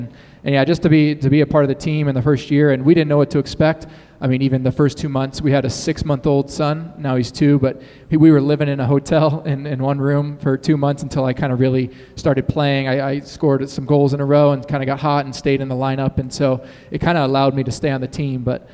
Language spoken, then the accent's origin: English; Florida, United States; But yeah, I grew up in Florida, which isn't like a hockey hotbed at all.